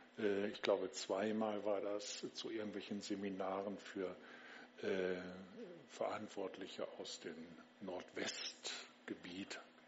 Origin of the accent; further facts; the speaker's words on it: Lower Saxony, Germany; Also gelebt habe ich, aufgewachsen bin ich in der Nähe von Bückeburg, das liegt in Niedersachsen, gar nicht so weit hier. Also Schaumburger Land, dann habe ich studiert in Hamburg, Theologie